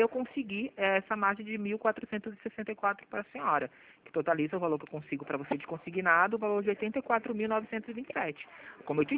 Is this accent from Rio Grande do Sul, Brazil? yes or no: no; Rio de Janeiro, Brazil; Não, sou aqui do Rio também. Nosso escritório é aqui no centro, eu moro em Ramos.